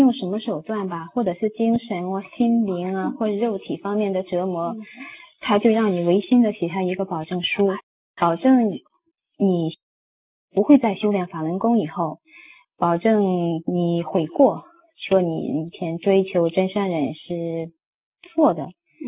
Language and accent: Chinese; Jinan, Shandong, China; 我们家乡是山东济南